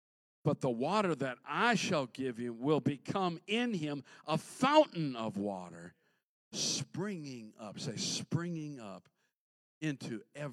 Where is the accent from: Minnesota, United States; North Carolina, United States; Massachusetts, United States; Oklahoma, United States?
Minnesota, United States; I was raised in Minnesota where the mighty Mississippi River starts.